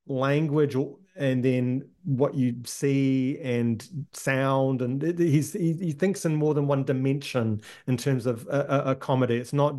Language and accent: English; New Zealand; because I grew up in New Zealand.